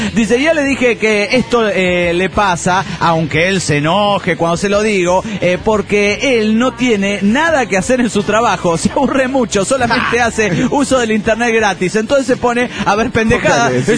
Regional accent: Asunción, Paraguay; de Asunción del Paraguay.

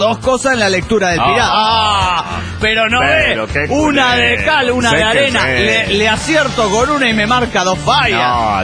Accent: Phoenix, Arizona, United States; de Phoenix, Arizona.

